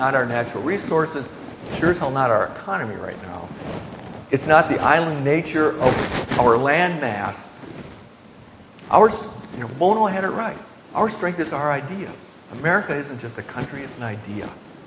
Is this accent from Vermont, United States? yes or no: no; New Hampshire, United States; In my home state of New Hampshire, we recently had a primary